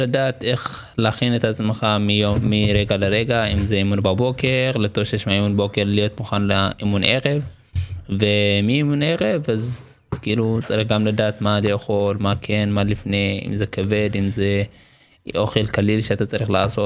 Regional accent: Eritrea; moved away; בכפר, איפה שגדלתי, אני ארתראי פליט, כמו שאתה יודע.

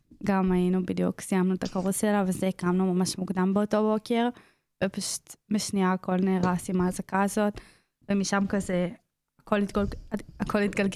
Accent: Tel Aviv, Tel Aviv District, Israel

